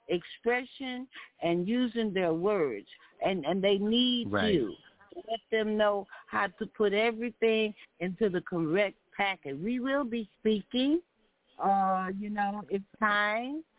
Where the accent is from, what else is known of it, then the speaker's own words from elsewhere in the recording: Texas, United States; I'm a Texan. And if you know anything about Texans, they just going to be who they are